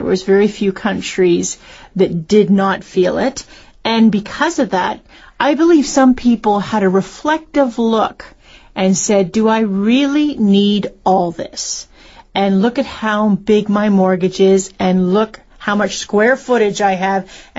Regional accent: Toronto, Ontario, Canada; being that I'm originally from Toronto, you certainly see a lot of condominiums at 500 square feet.

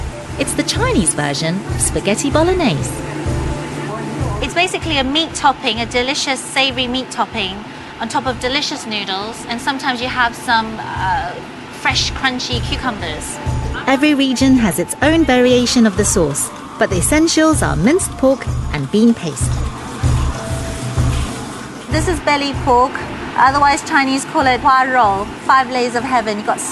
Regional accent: England, United Kingdom; I was taught to cook at home by my mother growing up in England.

